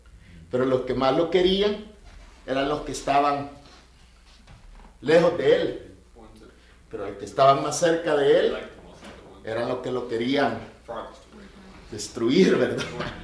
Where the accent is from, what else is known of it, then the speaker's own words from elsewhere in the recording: El Salvador; Yo creo que lo más hermoso de mi experiencia en mi país era esto